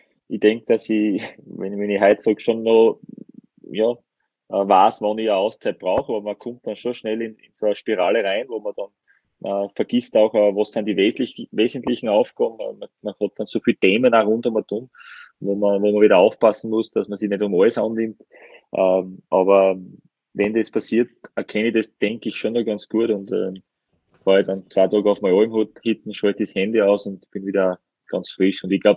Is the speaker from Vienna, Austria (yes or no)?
no; Styria, Austria; Also ich bin ja Steirer, ich habe nicht weit haben dann auch zu mir und das passt da wirklich sehr, sehr gut.